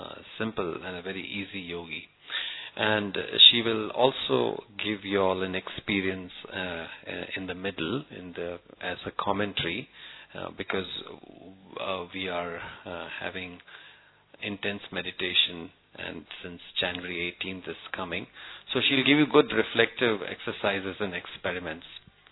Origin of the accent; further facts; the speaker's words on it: Dubai, United Arab Emirates; I'm from Dubai, so I saw her in Dubai in my childhood